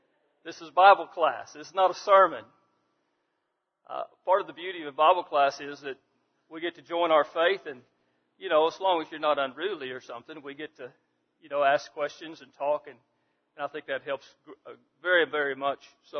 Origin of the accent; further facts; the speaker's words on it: Centralia, United States; I'm from Centralia.